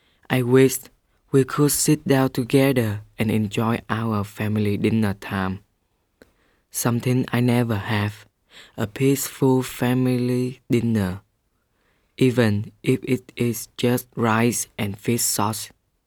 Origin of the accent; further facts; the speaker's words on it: Vietnam; I'm from Vietnam.